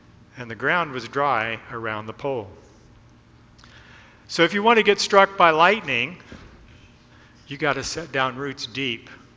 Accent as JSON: {"language": "English", "region": "Texas", "country": "United States", "said": "It's like, I'm from Texas. It's dry in most of the parts of Texas that I lived in."}